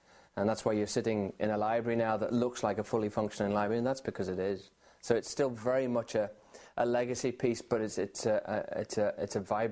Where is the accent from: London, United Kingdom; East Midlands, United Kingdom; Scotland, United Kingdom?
East Midlands, United Kingdom; Nottingham; born there; I was born in Nottingham in England.